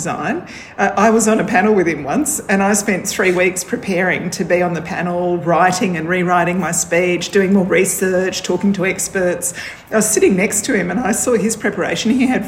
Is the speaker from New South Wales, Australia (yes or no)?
yes; Sutherland Shire, New South Wales, Australia; Yeah, I did. I'm really from the Shire. I don't pretend to be from the Shire. I'm actually from the Shire.